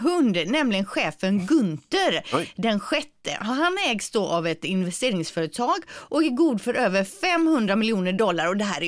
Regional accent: Gothenburg, Västra Götaland County, Sweden; accent: Gothenburg dialect; han ska liksom överdriva min göteborgska, så jag pratar ju inte så som

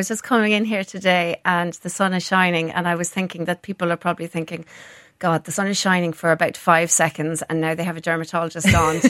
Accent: Ballina, County Mayo, Ireland; moved away as an adult; now in United Kingdom; I'm originally from Ballina in County Mayo, the lovely town of Ballina. I'm the daughter of a publican and a teacher. And about 11 years ago, I moved to the UK with my husband because his job moved during the recession.

